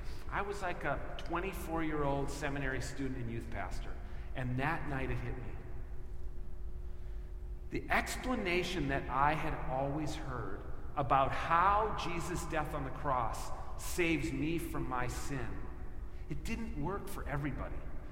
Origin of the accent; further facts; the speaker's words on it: Edina, Minnesota, United States; I grew up in Edina, went to a church there.